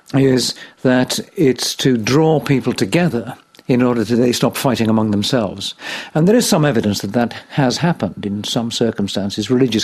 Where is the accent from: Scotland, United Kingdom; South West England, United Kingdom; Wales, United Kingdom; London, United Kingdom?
Wales, United Kingdom; And I, being Welsh, have always been a pessimist.